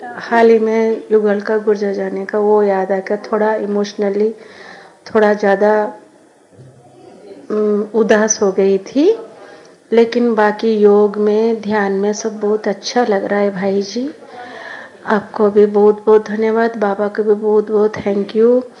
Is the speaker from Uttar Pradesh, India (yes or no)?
no; Sambalpur, Odisha, India; मैं संबलपुर ओडिशा से हूँ, मेरा उम्र है 52